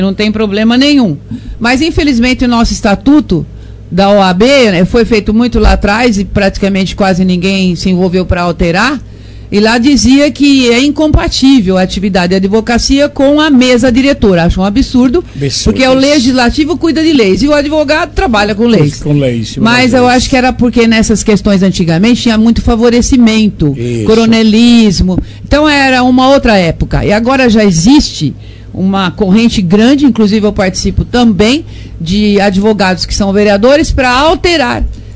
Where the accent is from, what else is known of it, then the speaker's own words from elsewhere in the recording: Monte Alto, São Paulo, Brazil; born there; nasci em Monte Alto, interior de São Paulo, trazida ao mundo pelas mãos carinhosas da minha avó Margarida, que era parteira.